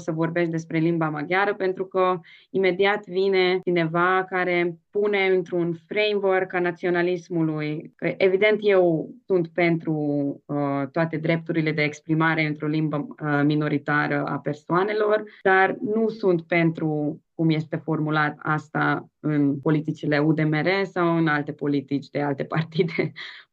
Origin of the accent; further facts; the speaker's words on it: Târgu Secuiesc, Covasna County, Romania; am crescut în Târgu Secuiesc, într-o comunitate maghiară, într-un oraș în care majoritatea persoanelor vorbesc maghiară